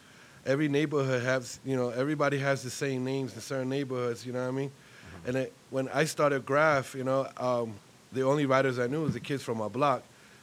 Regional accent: Williamsburg, New York, United States; I grew up in Williamsburg for a while, but as I started getting up, you know, into the scene and stuff

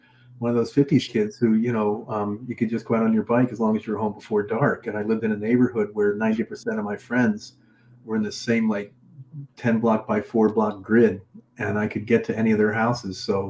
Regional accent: Boston, Massachusetts, United States; moved away as an adult; now in Los Angeles, United States; So I wanted to make Hollywood movies, and they weren't making those in Boston. So I came out here at 22 to do that.

